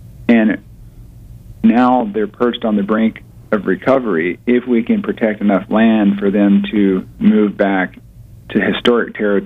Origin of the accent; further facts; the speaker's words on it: Clearwater, Florida, United States; I'm across the bay in Tampa. You're in my native land. I grew up in Clearwater.